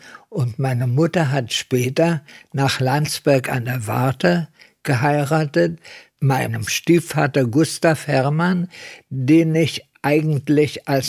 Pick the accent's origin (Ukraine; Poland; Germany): Poland; Wrocław, Lower Silesian Voivodeship; born there; Ich bin geboren im Juni 1909 im damaligen Breslau.